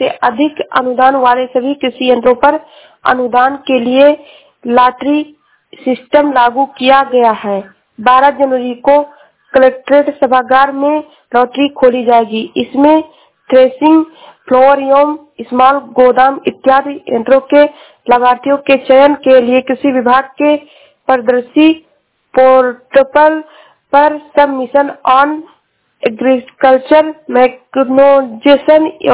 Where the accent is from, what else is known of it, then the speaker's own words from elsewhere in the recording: Shravasti, Uttar Pradesh, India; मैं जिला श्रावस्ती से हूँ।